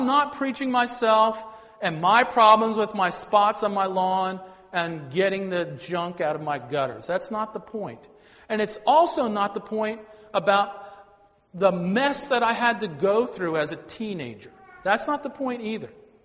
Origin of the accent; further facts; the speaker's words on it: Philadelphia, Pennsylvania, United States; I'm from Philly, so I often get my vowels mixed up.